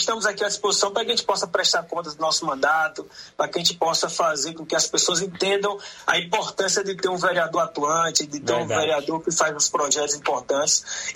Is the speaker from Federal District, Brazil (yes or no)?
no; Juazeiro, Bahia, Brazil; Eu sou do interior, sou de Juazeiro, na região norte do estado.